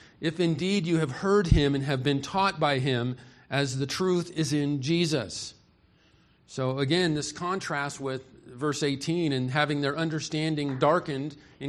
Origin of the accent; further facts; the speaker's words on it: California, United States; I come from Southern California. There's a group in Southern California.